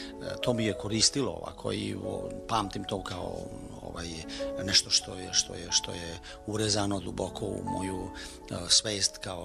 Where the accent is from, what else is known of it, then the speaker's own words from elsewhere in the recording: Belotić, Mačva District, Serbia; Kod nas u Mačvi je jako razvijena ta kultura bostana.